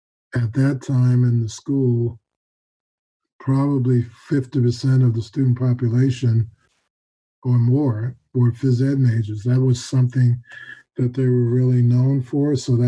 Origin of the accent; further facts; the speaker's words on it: Staten Island, New York, United States; Yes, I grew up on Staten Island, which is why I went to JUCO on Staten Island, and obviously went to high school there.